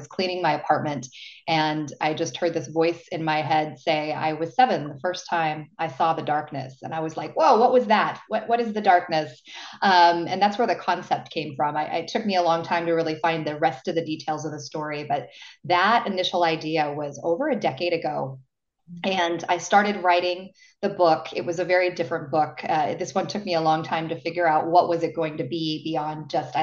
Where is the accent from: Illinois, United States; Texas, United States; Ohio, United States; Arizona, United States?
Texas, United States; a border town in Texas, very similar to where I grew up in Texas.